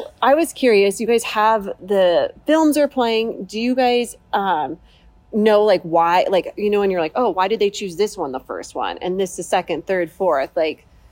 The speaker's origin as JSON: {"language": "English", "town": "Colorado Springs", "region": "Colorado", "country": "United States", "said": "I'm originally from Colorado Springs."}